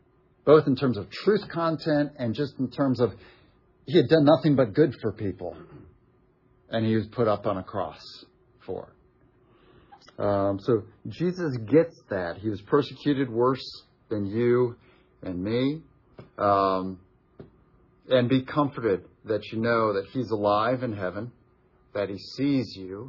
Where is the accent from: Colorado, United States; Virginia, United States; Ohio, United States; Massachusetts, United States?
Ohio, United States; He found out we were visiting my mom up in my hometown in Ohio, and then driving down to Louisville, Kentucky.